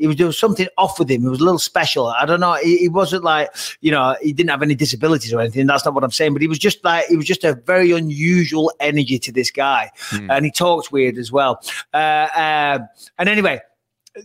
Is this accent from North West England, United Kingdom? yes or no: yes; Clitheroe, North West England, United Kingdom; where I grew up in Clitheroe, there was a little toy shop called Cowgills, magazine shop, paper shop, and toy shop.